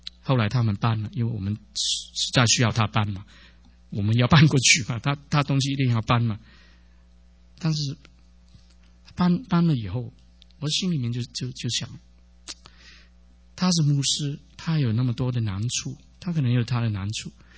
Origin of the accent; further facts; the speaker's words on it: China; 有的时候跟我们中国人不一样啊